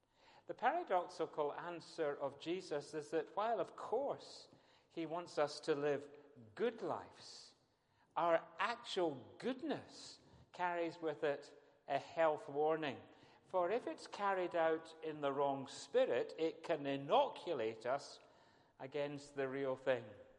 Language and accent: English; Glasgow, Scotland, United Kingdom; Well, I wouldn't say that because I'm a Glaswegian.